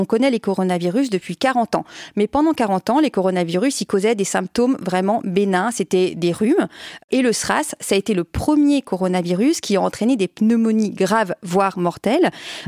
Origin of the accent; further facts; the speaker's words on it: France; C'est très symbolique puisque c'est le premier mort du coronavirus hors d'Asie et il est chez nous en France.